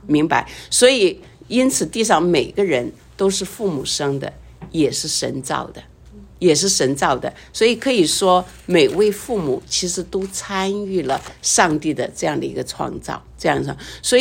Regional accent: China; 我们中国人有一句话说什么？人命关天

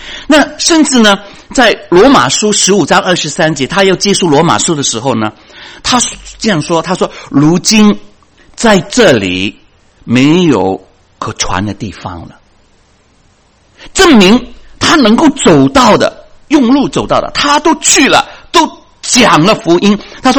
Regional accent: China; 我们连欠人家人情，我们中国人都不好受，对吗？

